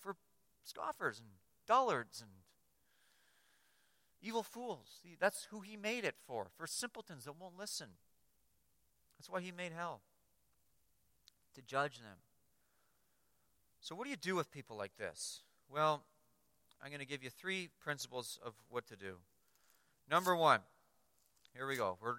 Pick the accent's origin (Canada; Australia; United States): Canada; Guelph, Ontario; I grew up in Guelph.